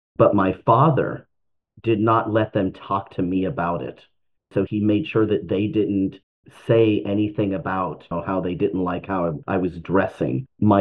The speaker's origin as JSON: {"language": "English", "region": "California", "country": "United States", "said": "whereas I'm from California, my family is Mexican. And I'm first generation also."}